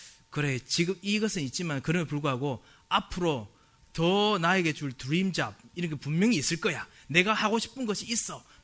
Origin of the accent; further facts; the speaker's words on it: Gyeongsang, South Korea; accent: Gyeongsang; 제가 있던 제 동네, 제가 경상도 억양쓰지 않습니까?